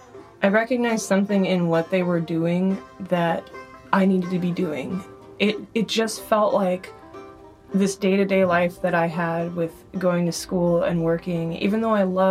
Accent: California, United States; I grew up here in the Bay Area, but my mom is from Austria, and so I hold dual citizenship in Austria, and I was there many summers throughout my life.

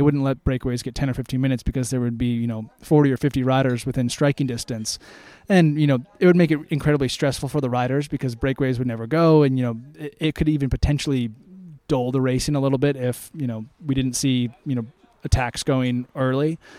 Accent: United States; especially being an American and being a cycling fan

